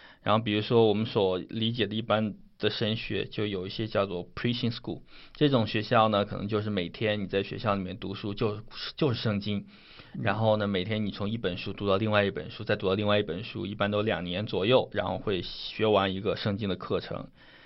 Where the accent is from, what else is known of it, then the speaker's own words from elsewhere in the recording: China; 然后作为一个中国人，用英语去学希腊文